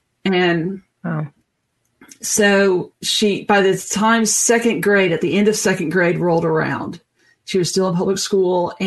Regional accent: the South, United States; I'm from the South. We eat grits.

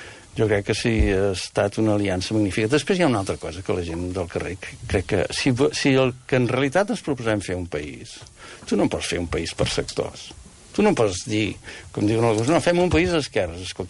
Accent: Verges, Catalonia, Spain; soc de Verge i tenim processons, un via crucis especial

